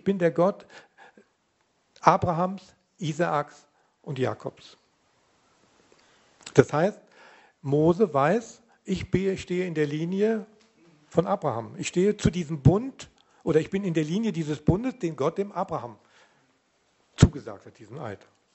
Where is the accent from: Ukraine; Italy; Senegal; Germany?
Germany; North Rhine-Westphalia; Ich komme aus dem Ruhrgebiet, da hat man malocht.